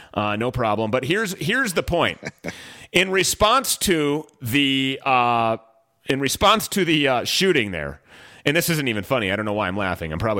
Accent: Minnesota, United States; we're from here, okay? We're from the Twin Cities metropolitan area of Minneapolis and St. Paul, and we know what happened.

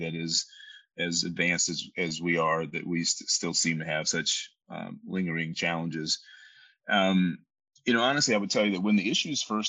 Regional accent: Tuskegee, Alabama, United States; growing up in Tuskegee, Alabama, in a fairly segregated part of the country

